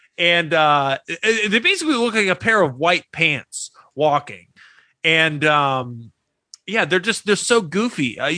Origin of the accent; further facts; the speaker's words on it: Florida, United States; I'm being from Florida and I was from areas where there were manatees